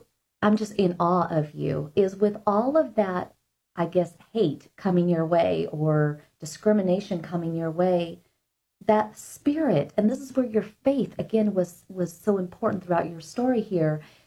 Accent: Oregon, United States; Now, I'm from Oregon, so I can definitely understand this next chapter of your story

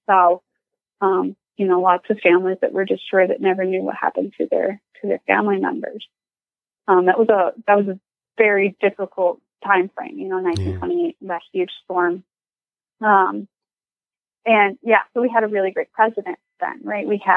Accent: Miami, Florida, United States; I grew up born and raised in Miami.

